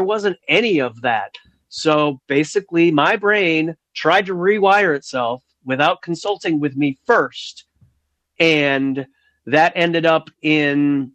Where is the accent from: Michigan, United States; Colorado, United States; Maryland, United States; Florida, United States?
Colorado, United States; born there; also born or lived in Dakota County, Minnesota; I was born in Arapahoe County, Colorado. I moved to Dakota County, Minnesota.